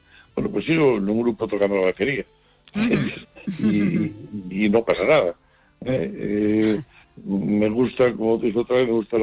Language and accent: Spanish; Oviedo, Asturias, Spain; moved away as an adult; yo nací en Oviedo y viví allá hasta los 20 años.